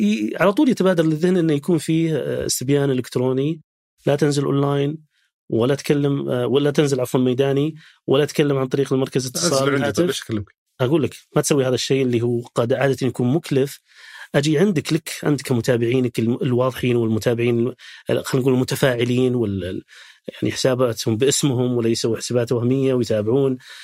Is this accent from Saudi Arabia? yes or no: yes; Riyadh, Riyadh Province, Saudi Arabia; حتى لو أنا سعودي من الرياض